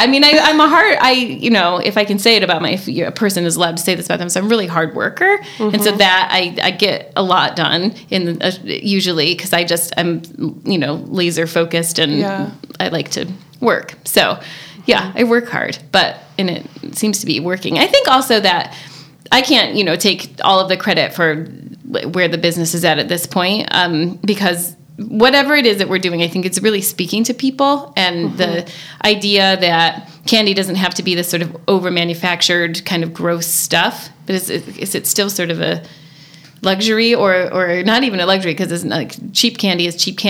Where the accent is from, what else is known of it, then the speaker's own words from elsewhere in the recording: Ohio, United States; now in Portland, United States; I'm from Ohio. I grew up in Ohio and then moved around.